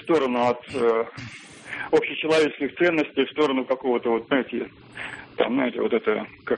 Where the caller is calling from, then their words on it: Saint Petersburg, Russia; тоже из Петербурга.